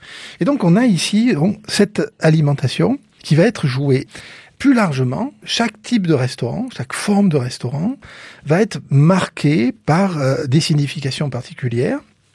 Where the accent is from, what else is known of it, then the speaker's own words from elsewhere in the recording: Tulle, Nouvelle-Aquitaine, France; born there; je suis né à Tulle